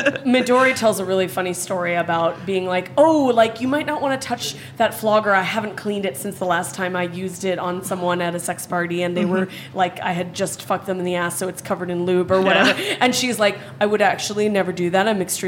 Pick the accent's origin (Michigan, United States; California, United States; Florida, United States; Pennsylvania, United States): California, United States; I'm from California